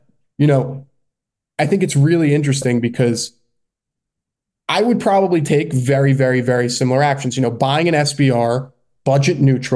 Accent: United States; what makes this country great is that we can all agree that we are American and we are one people.

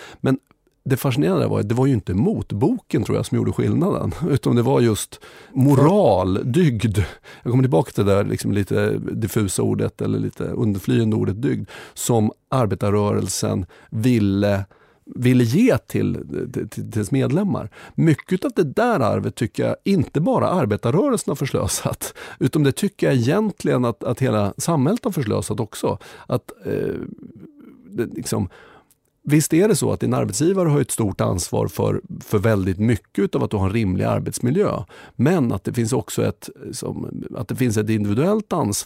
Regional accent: Enköping, Uppsala County, Sweden; än vad jag hade när jag växte upp i Enköping

